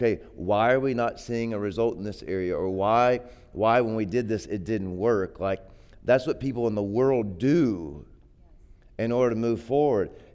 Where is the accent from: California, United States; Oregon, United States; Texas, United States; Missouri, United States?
Texas, United States; So I grew up in Texas, and Texas football's king, you know.